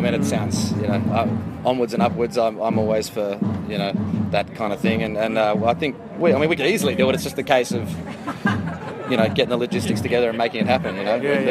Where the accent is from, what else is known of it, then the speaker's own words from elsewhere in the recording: Sydney, New South Wales, Australia; Well, I'm in Sydney. Because I'm from Sydney originally.